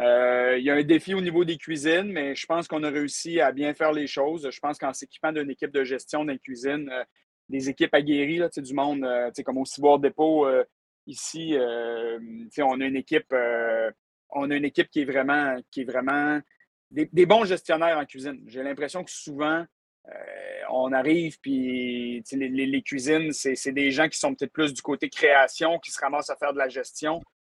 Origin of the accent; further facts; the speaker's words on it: Quebec, Canada; On vient du Lac-Saint-Jean. C'est dans nos gènes, je pense, d'être accueillants